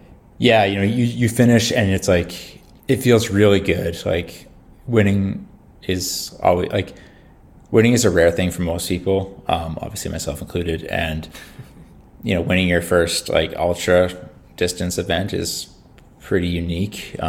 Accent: Regina, Saskatchewan, Canada; So I grew up in the prairies in Saskatchewan. In Canada. Mm-hmm. My hometown was Regina, Saskatchewan.

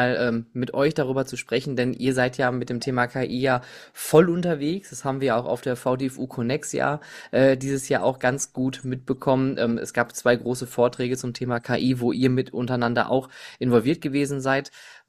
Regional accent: Oberhausen, North Rhine-Westphalia, Germany; Gerade zuletzt in meiner Heimatstadt Oberhausen wurde unser Hallenbad erneuert, das Stärkrader Hallenbad, in dem ich vor 100 Jahren mal schwimmen gelernt habe.

